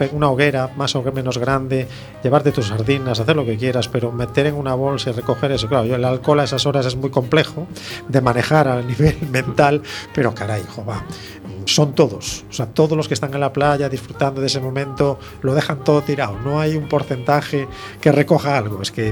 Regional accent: A Coruña, Galicia, Spain; Yo soy de Monte Alto, que se hacían esas pequeñas o grandes hogueras dentro de los barrios, ¿no?

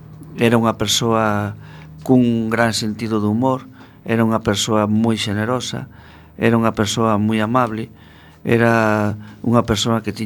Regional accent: Monforte de Lemos, Galicia, Spain; Vos sabedes que eu son de Monforte de Lemos, unha cidade que está na provincia de Lugo.

